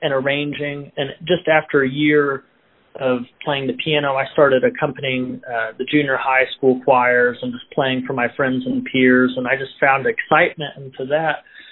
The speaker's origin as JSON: {"language": "English", "town": "Ozark", "region": "Missouri", "country": "United States", "tie": "born or raised there", "said": "So during COVID, I was still in Springfield, Missouri, and I grew up near Ozark, and that's where I was living."}